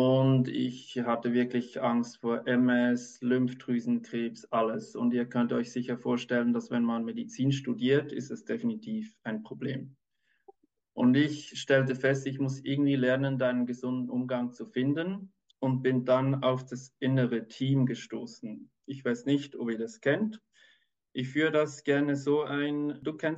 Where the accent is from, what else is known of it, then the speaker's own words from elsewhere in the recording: Switzerland; ich bin Kinderarzt, ich bin aus der Schweiz